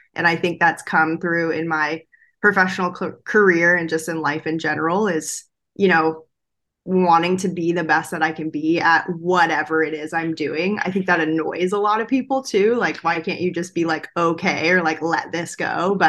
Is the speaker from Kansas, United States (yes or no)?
no; Antioch, California, United States; also born or lived in Fremont; in my hometown where I was born in Fremont, California. And then when I was about 8, we moved to Antioch, California, which is where my parents still live to this day.